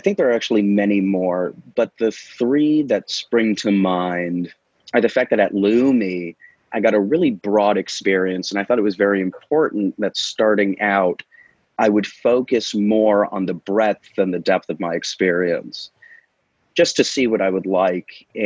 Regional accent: New York, United States; So I grew up in Muncie, New York, which is about 45 minutes north of the city.

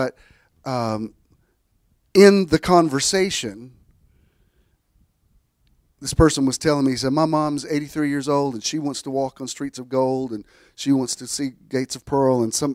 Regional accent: Southern US, United States; And because I'm from the Bible Belt and I have a history like you guys have, I have a soulish connection with it as well.

